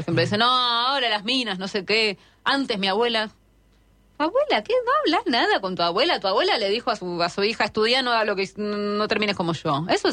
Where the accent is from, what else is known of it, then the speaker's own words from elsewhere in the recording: Argentina; born there; ya con haber nacido en la clase media en un país mitad de tabla como la Argentina, mitad de tabla económica